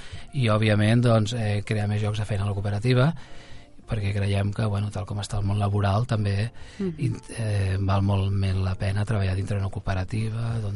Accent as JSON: {"language": "Catalan", "town": "Barcelona", "region": "Catalonia", "country": "Spain", "said": "d'unes 10-12 famílies molt conscienciades que érem de Nou Barris, som de Nou Barris"}